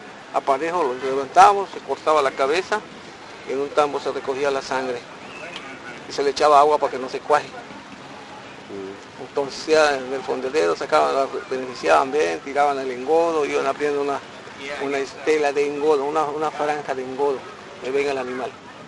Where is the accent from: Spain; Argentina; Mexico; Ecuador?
Mexico; El Cuyo, Yucatán; moved away as an adult; now in Quintana Roo, Mexico; yo no soy de aquí. Yo soy de aquí, del Cuyo, Yucatán. A los 19 años, 20 años, vine a vivir aquí, a Quintana Roo. Y aquí me quedé, en esta área de aquí, más allá adelante, que me compré un terreno, hice mi casa.